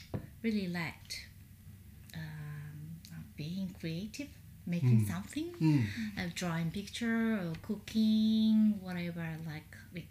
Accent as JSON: {"language": "English", "region": "Chiba", "country": "Japan", "tie": "born or raised there", "moved": "as an adult", "said": "I was born and raised in Saba, Chiba Prefecture."}